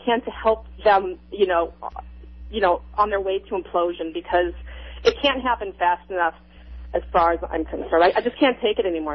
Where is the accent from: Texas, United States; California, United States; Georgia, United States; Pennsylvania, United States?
California, United States; Fullerton; I'm from Fullerton, Orange County, and I went to an estate sale